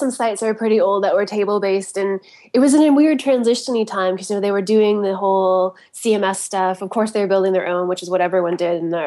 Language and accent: English; Toronto, Ontario, Canada; Yeah. I'm Canadian, so I had to have a work visa to be in the States for a little bit.